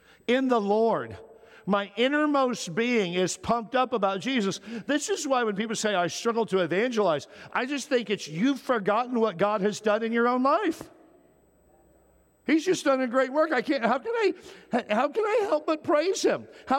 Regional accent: Wisconsin, United States; I grew up in Wisconsin, and my family's never smiled or been happy ever.

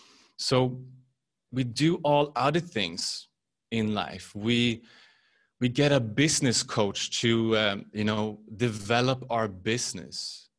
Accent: Sweden; I'm from Sweden as well, cool.

